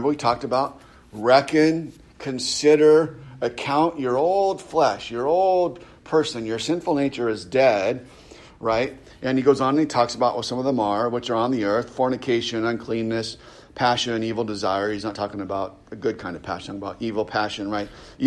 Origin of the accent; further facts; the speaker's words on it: California, United States; on the coast, I'm from California, on the coast they call it flyover country.